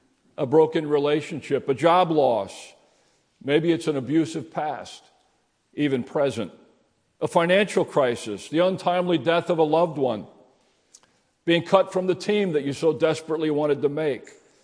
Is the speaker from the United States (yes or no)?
yes; Emmaus, Pennsylvania, United States; also born or lived in Newark; I grew up in Emmaus, Pennsylvania, next to Allentown up there, but spent a good bit of my life in Newark.